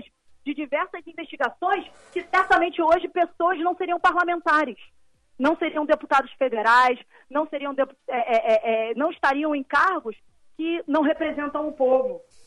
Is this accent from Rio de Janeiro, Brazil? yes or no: yes; Rio de Janeiro, Brazil; Eu moro na capital mesmo do Rio de Janeiro. A minha infância toda eu passei em Bangu, na Zona Oeste